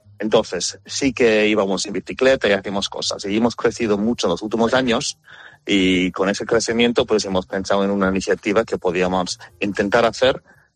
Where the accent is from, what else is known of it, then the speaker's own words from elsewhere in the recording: Australia; yo soy de origen australiano y tengo entendido que en mi país se hace bastante esas cosas.